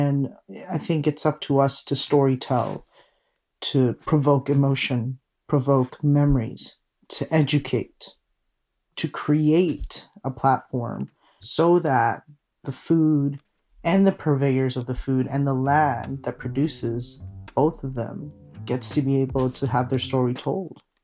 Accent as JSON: {"language": "English", "country": "United States", "tie": "born or raised there", "said": "the Chinatown community I grew up in America, by my aunties, by my grandmother, by my mom"}